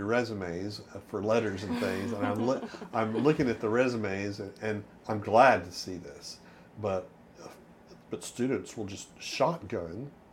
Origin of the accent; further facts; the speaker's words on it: Mississippi, United States; also born or lived in Louisiana; I was born in Louisiana, raised in Mississippi, and went to college and medical school in Alabama.